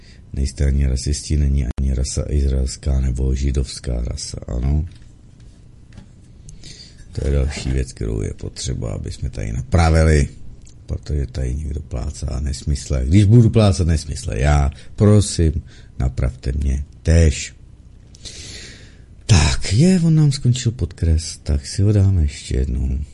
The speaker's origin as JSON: {"language": "Czech", "town": "Kadaň", "region": "Ústí nad Labem Region", "country": "Czechia", "tie": "born or raised there", "said": "žiju v Kadani, prakticky celý život jsem žil na Bčku"}